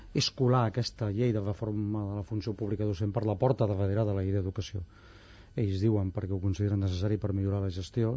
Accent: Barcelona, Catalonia, Spain; Jo, com que sóc de la Barceloneta, havia de sobreviure.

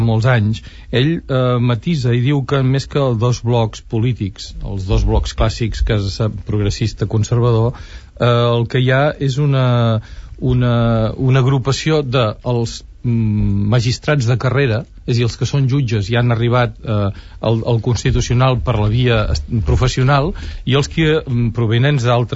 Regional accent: Catalonia, Spain; a mi particularment aquest tema m'interessa molt com a català

